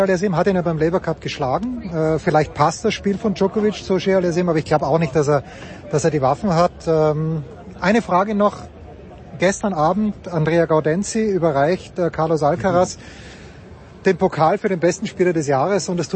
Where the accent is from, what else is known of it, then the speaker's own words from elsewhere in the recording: Austria; Ich vor allen Dingen als Österreicher.